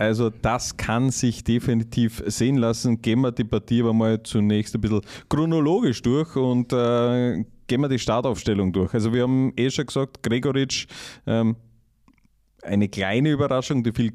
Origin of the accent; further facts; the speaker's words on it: Styria, Austria; Heißt, wir sind beide Steirer.